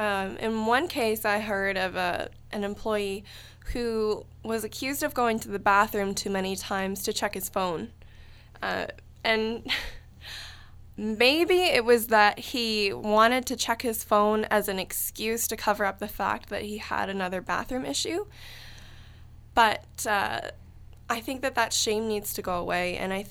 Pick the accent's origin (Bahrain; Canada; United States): Canada; I love being Canadian.